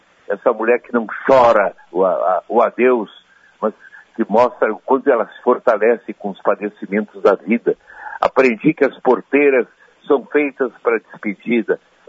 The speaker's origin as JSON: {"language": "Portuguese", "town": "Piratini", "region": "Rio Grande do Sul", "country": "Brazil", "tie": "born or raised there", "said": "Eu vivi em Piratini, a minha infância, muito da minha infância em Piratini, ficou muito marcado"}